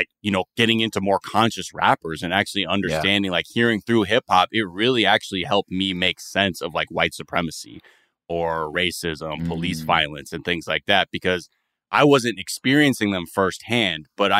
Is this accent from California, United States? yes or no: yes; California, United States; being biracial and growing up in the San Fernando Valley